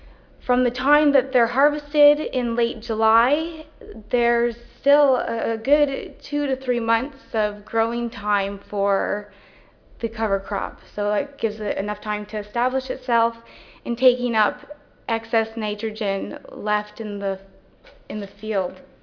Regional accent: Ontario, Canada; I'm hailing from Ontario

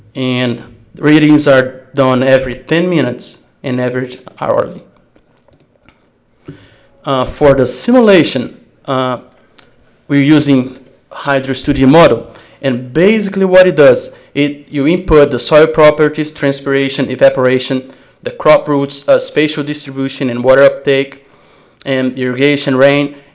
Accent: Brazil; English is a second language; now in Lubbock, United States; I'm from Brazil, and I hope you guys can understand me.

